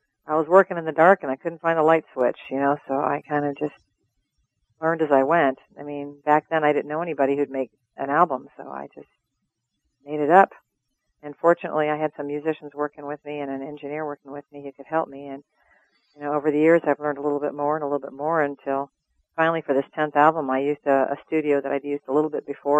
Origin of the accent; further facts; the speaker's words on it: Arizona, United States; also born or lived in North Carolina; now in Canada; You know, because I grew up in Arizona, and then I lived in North Carolina, and then I'm in Canada, right?